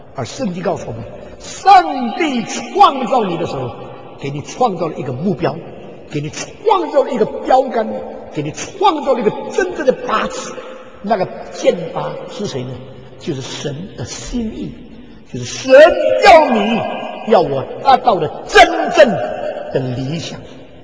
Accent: China

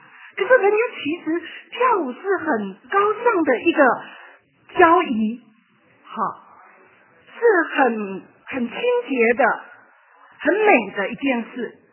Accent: China; now in United States; 特别我们中国人很有这种观念

